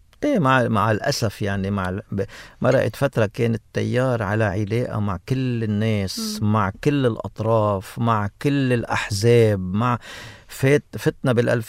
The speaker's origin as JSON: {"language": "Arabic", "country": "Lebanon", "said": "أنا مواطن لبناني"}